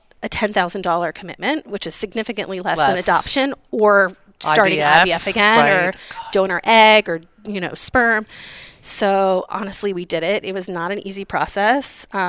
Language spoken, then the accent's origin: English; United States; now in Israel; I remember I wanted a private hospital and I'm an American. being in Israel.